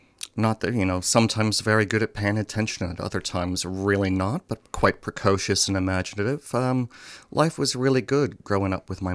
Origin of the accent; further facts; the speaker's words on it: Ontario, Canada; I was born and raised in Canada in a town about the size of Geelong, about an hour south of Toronto.